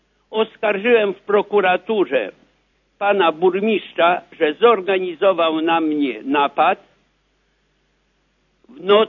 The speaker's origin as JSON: {"language": "Polish", "town": "Mielec", "region": "Subcarpathian Voivodeship", "country": "Poland", "tie": "born or raised there", "said": "Pozdrawiam przede wszystkim moje rodzinne strony Mielec, Gawuszowice."}